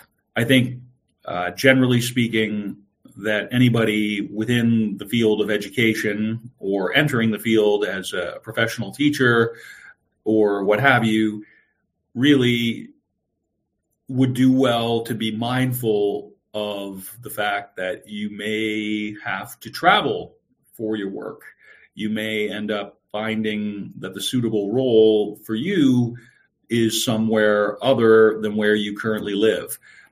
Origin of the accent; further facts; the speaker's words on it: New Brunswick, Canada; I'm originally from Bredeton, New Brunswick, which is this background where I am right now.